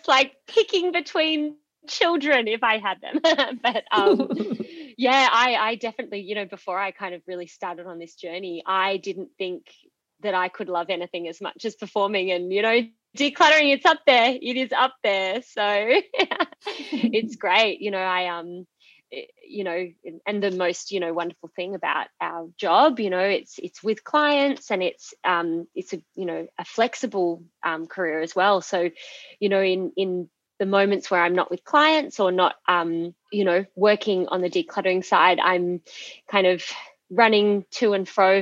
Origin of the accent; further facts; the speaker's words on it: Sydney, New South Wales, Australia; also born or lived in Perth; So we actually left our life in Perth and flew back interstate to Sydney, which is my home state